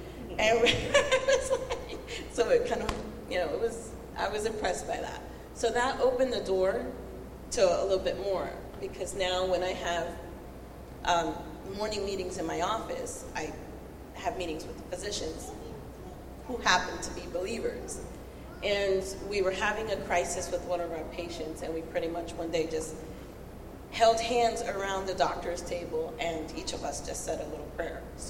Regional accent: Brooklyn, New York, United States; born there; now in Pennsylvania, United States; Well, I was born in Brooklyn, New York. I'm the oldest of three. I have two brothers. My parents are originally from Puerto Rico. And I moved here to Pennsylvania in September of 1997.

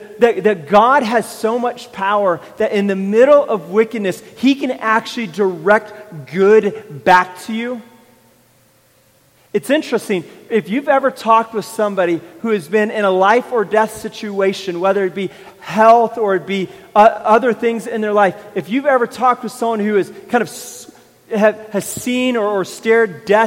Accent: California, United States; when I grew up in California, everybody I knew had a trash company.

